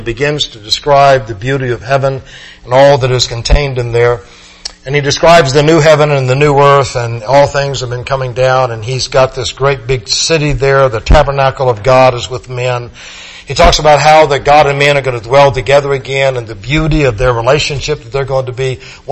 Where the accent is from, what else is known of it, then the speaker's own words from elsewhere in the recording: Plant City, Florida, United States; When I was growing up in Plant City, we lived in a little Jim Walter Crocker home